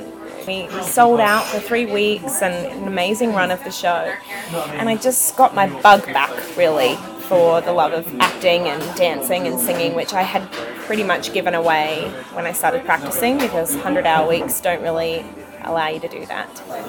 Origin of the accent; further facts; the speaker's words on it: Gold Coast, Queensland, Australia; also born or lived in Townsville; I was born in an army base hospital in Townsville, and then I moved every 6 months of my life until I got to high school and my dad said, "That's enough, we got to stop moving," so we got out of the army and I grew up on the Gold Coast.